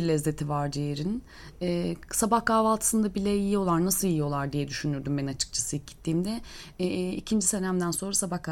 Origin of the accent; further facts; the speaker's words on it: Diyarbakır, Diyarbakır Province, Turkey; Çok da göç almış bir memleketimiz Diyarbakır. Diyarbakır'da şu an yaşayan herkes Diyarbakırlı değil.